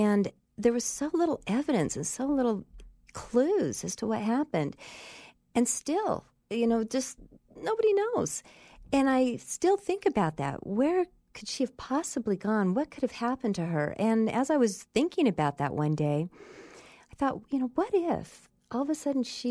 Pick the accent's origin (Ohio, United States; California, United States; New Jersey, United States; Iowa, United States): California, United States; San Diego; now in Blackfoot, United States; I'm originally from San Diego.